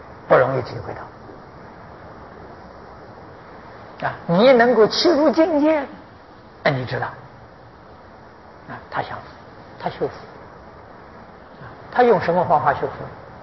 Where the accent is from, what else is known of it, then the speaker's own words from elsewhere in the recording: China; 我们中国人常讲“于人无争，于事无求”